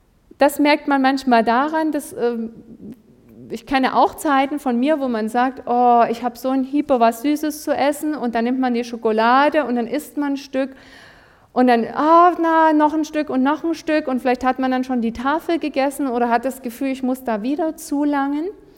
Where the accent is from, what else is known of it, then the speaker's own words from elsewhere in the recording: Waren, Mecklenburg-Vorpommern, Germany; Ich komme zumindest aus Waren, da gibt es viele Seen und auch Fischerei.